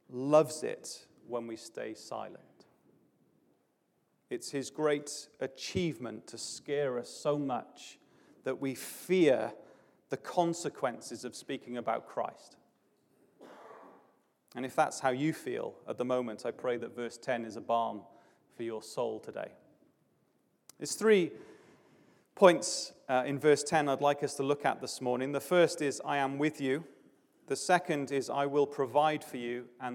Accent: Barry, Wales, United Kingdom; I was preaching back in my hometown of Barry in South Wales some weeks ago

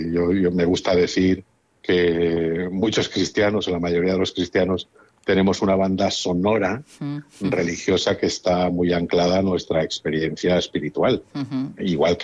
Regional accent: Castellón de la Plana, Valencian Community, Spain; en mi barrio llegaron los padres mercedarios, en la ciudad de Castellón, yo soy de Castellón

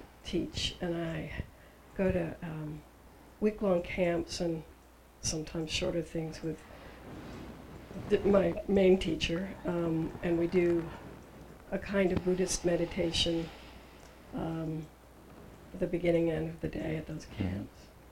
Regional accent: Maine, United States; I come from Maine.

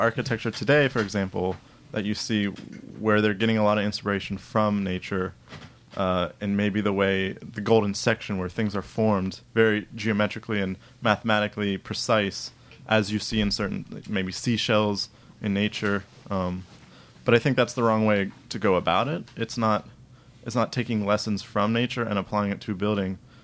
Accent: Ohio, United States; I'm originally from Ohio.

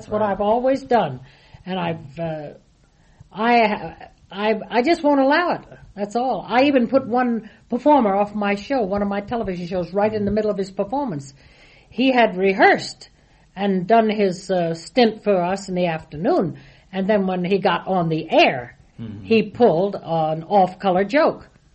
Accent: Washington, District of Columbia, United States; also born or lived in Virginia; now in New York, United States; Yes, I was born in Virginia and raised and schooled in Washington, D.C., and have lived in New York for 47, 48 years.

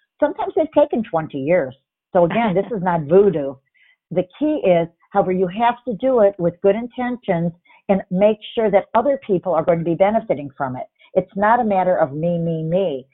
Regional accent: Midwest, United States; now in New York, United States; My goal was to move to New York, and I'm from the Midwest.

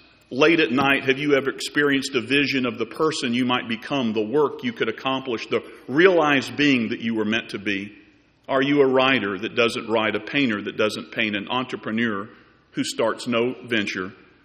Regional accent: Tuscaloosa, Alabama, United States; And I made my way back to that house that I grew up in Tuscaloosa, Alabama.

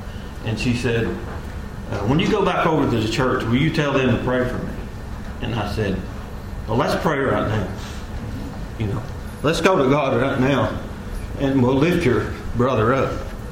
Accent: Benton, Tennessee, United States; I said, we're from Benton, Tennessee.

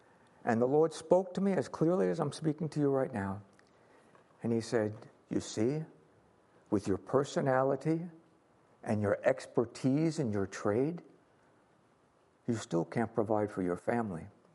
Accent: New York, United States; I said, "Well, I'm from New York, out on Long Island."

